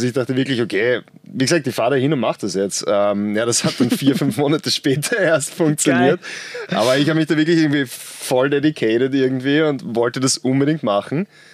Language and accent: German; Vienna, Austria; Genau, bin aus Wien, ja, geboren und noch immer.